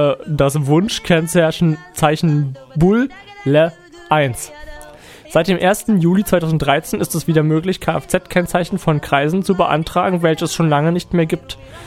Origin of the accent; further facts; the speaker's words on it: Brandenburg, Germany; wir müssen fairerweise anmerken, dass wir gar keine Berliner sind. Wir kommen nämlich aus Brandenburg